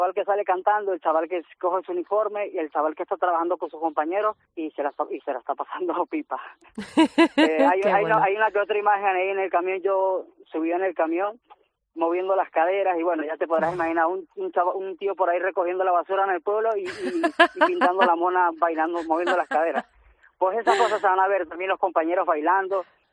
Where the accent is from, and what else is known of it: Venezuela; born or raised there; now in Spain